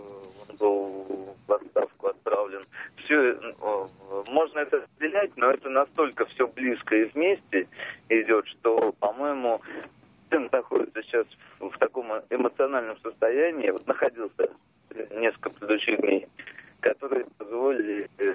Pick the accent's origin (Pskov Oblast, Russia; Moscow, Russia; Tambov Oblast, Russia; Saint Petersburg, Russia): Moscow, Russia; я из Москвы.